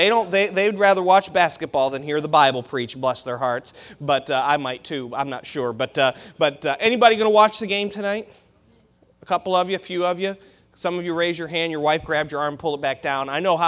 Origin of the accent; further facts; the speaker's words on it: Haines City, Florida, United States; I grew up in Haines City, Florida, at the Landmark Baptist Church in Haines City, Florida. That was my home church. That's where I grew up.